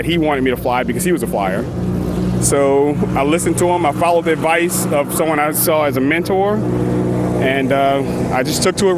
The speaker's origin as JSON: {"language": "English", "town": "New Orleans", "region": "Louisiana", "country": "United States", "moved": "as an adult", "said": "I'm from New Orleans originally, and when Katrina hit, I was living and working up in Illinois, and I kind of felt as though it was time to come home and do my part."}